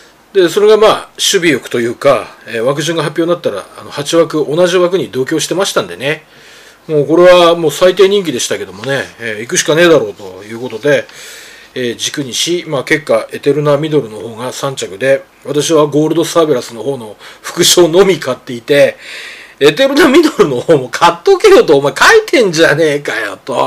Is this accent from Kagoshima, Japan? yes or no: no; Nemuro, Hokkaido, Japan; 本日、まあ天気も悪いんですけれども、私の故郷の、根室、最高気温が15度です。